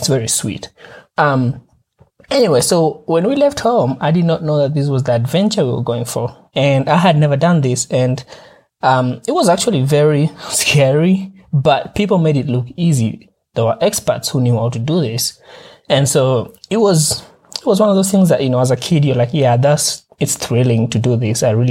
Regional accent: Kenya; growing up in Kenya has its advantages and disadvantages. But, you know, the advantage is that you're always outside.

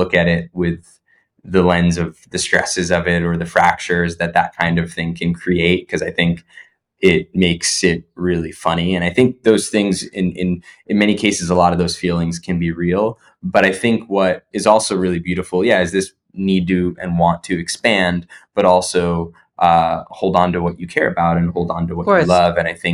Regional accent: New Jersey, United States; So we grew up in Jersey. My grandparents were in Queens.

